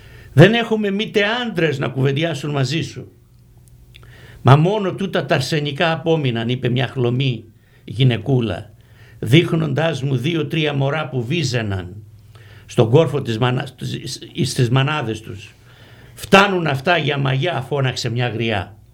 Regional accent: Crete, Greece; Ακόμα στο χωριό μου. Στο χωριό μου που είναι απάνω στον Ψιλορίτη, εξετέλεσαν 28 άντρες.

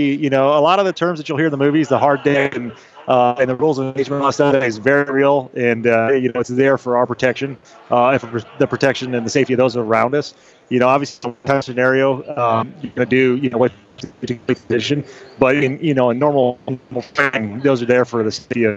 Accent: Lawrence, Kansas, United States; So I was born in Lawrence, Kansas, and then I lived there as a young kid, diehard Kansas City Royals fan and Chiefs fan.

